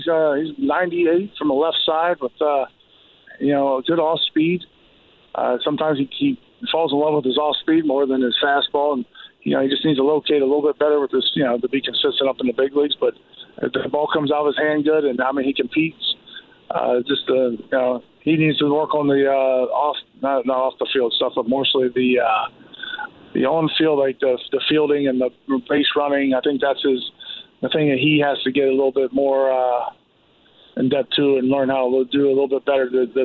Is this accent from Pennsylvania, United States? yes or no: yes; Pennsylvania, United States; it's close to home, and where I grew up in Pennsylvania, and so I get to see my brothers and my mom and dad.